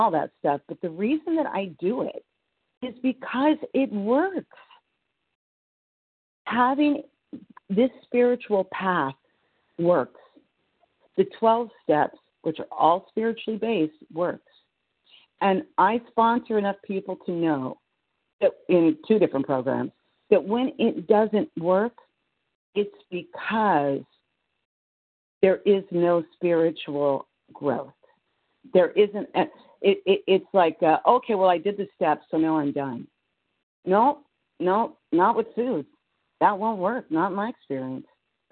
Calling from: California, United States; I'm calling from Northern California.

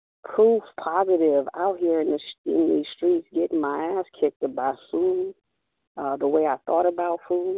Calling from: California, United States; Peace, family. … in California.

